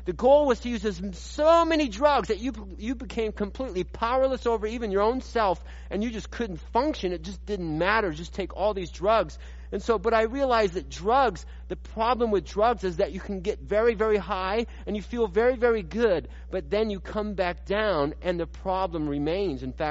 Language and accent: English; Puyallup, Washington, United States; I am a local here to Washington State, to the Pierce County region. I grew up here in the Puyallup area.